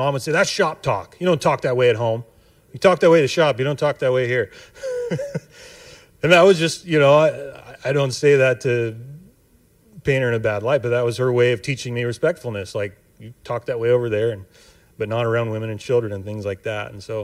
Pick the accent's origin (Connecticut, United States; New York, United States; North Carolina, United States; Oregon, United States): Oregon, United States; Seaside; also born or lived in Astoria; I was born in Astoria, and so I'm a real local yokel, you might say. I grew up down in the Seaside Gearhart area